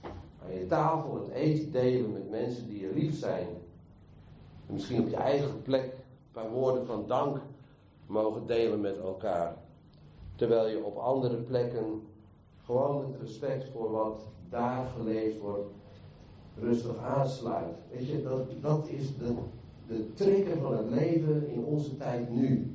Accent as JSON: {"language": "Dutch", "town": "Hazerswoude-Dorp", "region": "South Holland", "country": "Netherlands", "tie": "born there", "said": "Ik herinner mij in de geboorteplaats waar ik geboren ben, Hazenswoude dorp, hier vlakbij. Ik ben na de oorlog geboren, ben van 47."}